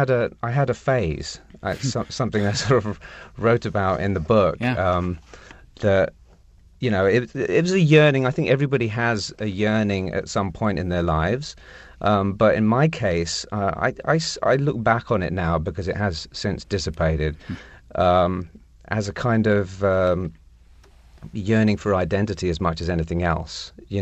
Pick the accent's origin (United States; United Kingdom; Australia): United Kingdom; England; it was as somebody from Indian parents growing up in England, I always felt a little bit like an outsider.